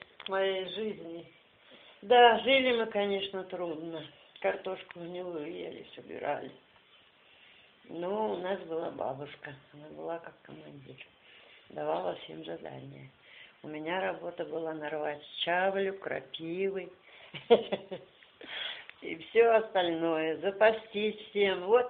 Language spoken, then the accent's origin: Russian; Bobrovets, Bryansk Oblast, Russia; now in Siberia; Родилась в Брянской области, Красногорского района, деревня Городешня. Мы жили вообще-то в поселке, он называется Бобровец. 30 километров от Белоруссии. Вот там детство мое все прошло.